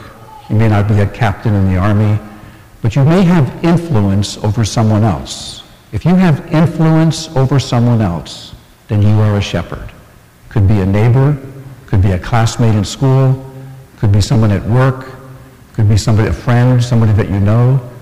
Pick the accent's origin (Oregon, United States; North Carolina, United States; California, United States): California, United States; Thousand Oaks; I grew up in Ventura County, and at that time, which was a very, very small town called Thousand Oaks.